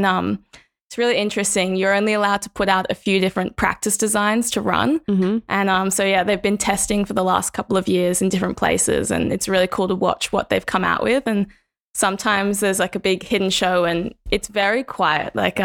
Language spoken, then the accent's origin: English; Pittwater, New South Wales, Australia; I was lucky enough to live very close to where we're recording, and I grew up on Pittwater, which is about 5 minutes away